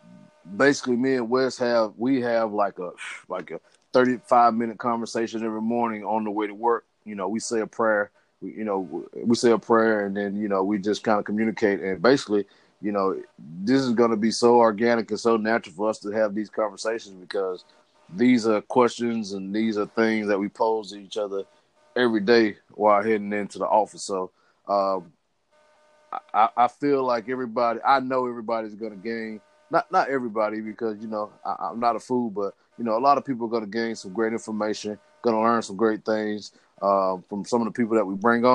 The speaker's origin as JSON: {"language": "English", "town": "Camilla", "region": "Georgia", "country": "United States", "tie": "born or raised there", "said": "we're going to be doing something for my hometown, Camilla, Georgia."}